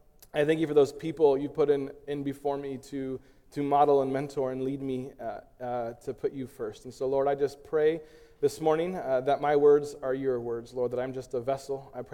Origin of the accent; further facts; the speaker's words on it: Visalia, California, United States; He grew up in Hanford. I grew up in Visalia.